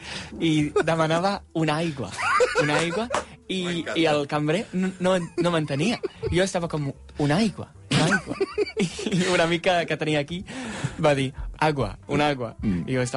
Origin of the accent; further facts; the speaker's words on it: North West England, United Kingdom; Catalan is a second language; Jo soc d'un poble a prop de Manchester, just a fora de Manchester.